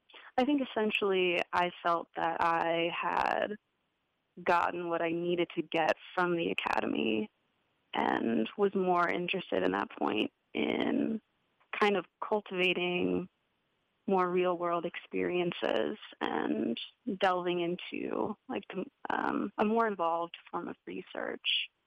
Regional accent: South Dakota, United States; I think growing up in the Black Hills, I was so used to organizing my life around nature.

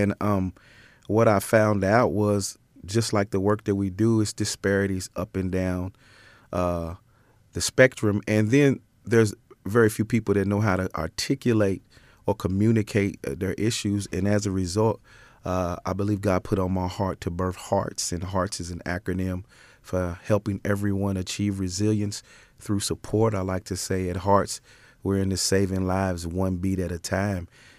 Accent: Lexington, United States; Wow, yeah, I grew up here in Lexington.

